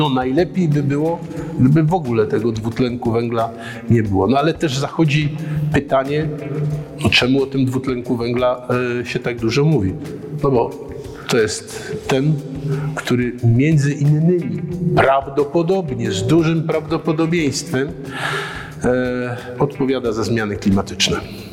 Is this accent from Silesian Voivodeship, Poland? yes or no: yes; Przory, Silesian Voivodeship, Poland; accent: Silesian; jestem synek stąd. Tutaj się urodziłem, bo urodziłem się niedaleko, urodziłem się w Przorach. Dobrze władam gwarą